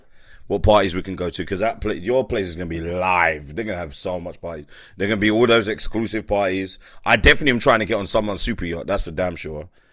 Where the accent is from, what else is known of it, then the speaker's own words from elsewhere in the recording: Miami, Florida, United States; Miami is my Monaco. This is my hometown.